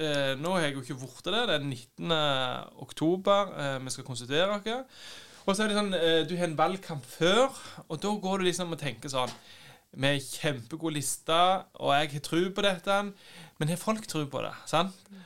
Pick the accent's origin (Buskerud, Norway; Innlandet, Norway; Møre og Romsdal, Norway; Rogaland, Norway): Rogaland, Norway; Nærbø; Kjem fra Nærbø på Bjørland.